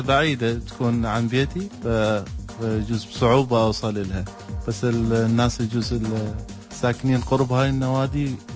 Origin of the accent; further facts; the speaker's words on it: Iraq; moved away; يمكن انا لما طلعت من العراق صار عندي الهومسك حزين